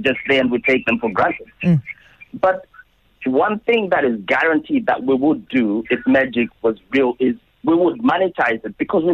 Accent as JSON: {"language": "English", "town": "Bindura", "region": "Mashonaland Central", "country": "Zimbabwe", "tie": "born or raised there", "said": "my hometown of Bindura in Zimbabwe, which sure. is like a small mining town, 70 kilometers north of Harare."}